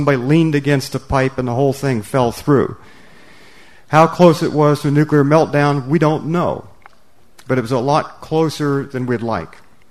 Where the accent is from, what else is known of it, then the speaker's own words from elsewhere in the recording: Ohio, United States; You know, I'm from Cloudy, Ohio, and it's flat. And come out to California, this is an amazing place.